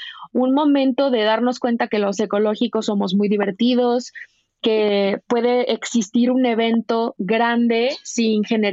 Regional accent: Mexico; todas estas cosas que normalmente como mexicanos hacemos

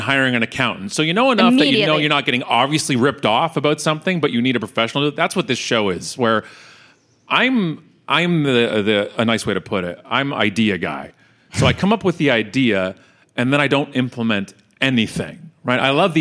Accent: Toronto, Ontario, Canada; We're from Toronto, Ontario, Canada.

